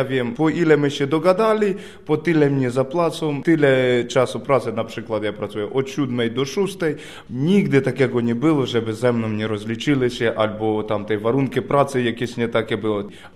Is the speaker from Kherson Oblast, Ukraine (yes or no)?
yes; Kherson, Kherson Oblast, Ukraine; Polish is a second language; moved away as an adult; now in Poland; 35 lat mam. Ja przyjechałem z Ukrainy, z południowej Ukrainy dokładnie. To gdzieś tak 1700 kilometrów stąd. Miasto Kherson nazywa się.